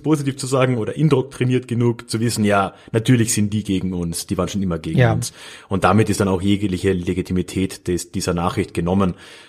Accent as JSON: {"language": "German", "region": "Carinthia", "country": "Austria", "tie": "born or raised there", "said": "ich bin ja in Haida Country aufgewachsen, in Kärnten"}